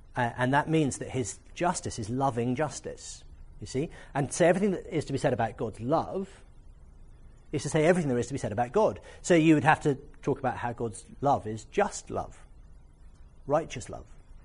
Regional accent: Wales, United Kingdom; born there; I was born in Wales. I'm allowed to say this stuff.

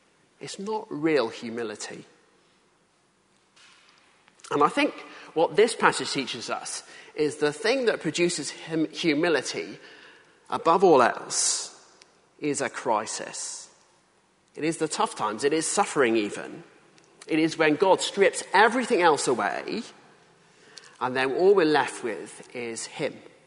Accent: United Kingdom; And she talks about there this kind of thing that we do as Brits, kind of bumbling around, pretending that we're somehow amateurs in everything.

